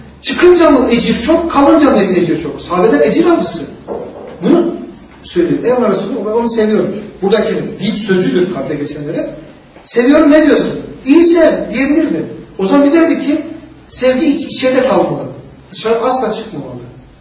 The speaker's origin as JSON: {"language": "Turkish", "region": "Malatya", "country": "Turkey", "said": "Aksi halde valla ben dinimi İstanbul'da öğrendim, Malatyalıyım."}